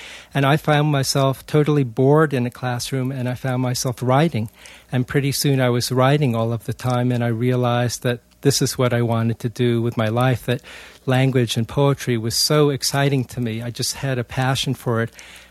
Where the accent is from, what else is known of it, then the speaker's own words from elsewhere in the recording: New York City, New York, United States; I'm Chinese American. I grew up in New York City. My father and mother grew up in Beijing in China, and they came to America during the Japanese occupation, actually, in the late 1930s.